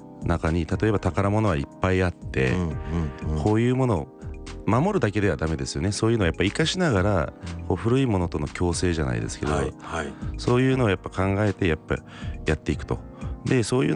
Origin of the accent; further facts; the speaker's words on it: Kumamoto, Japan; 私たち熊本県民が阿蘇の恩恵を多大に受けてる